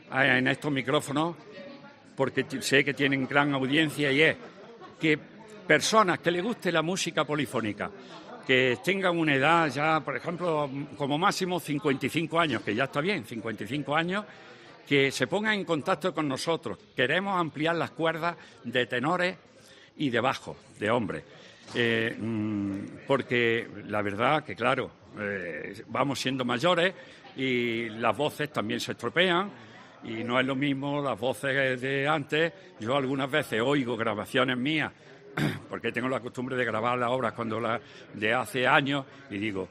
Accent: Jaén, Andalusia, Spain; soy de Jaén y me siento orgulloso de hablar como lo de Jaén.

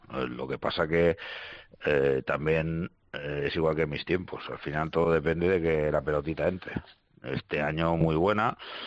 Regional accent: Balearic Islands, Spain; Siendo mallorquín y habiendo tenido la suerte de ganar títulos

